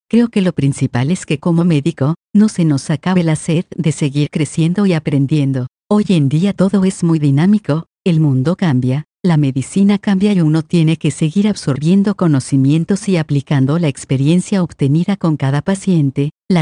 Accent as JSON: {"language": "Spanish", "country": "Mexico", "said": "Recuerdo que les llamaba mucho la atención mi acento. No podían dilucidar si era mexicano o qué era. Dicen es muy neutro. Me decían es que no hablas así como Cantinflas. Y les decía es que México es muy grande y que es en sí mismo un crisol cultural."}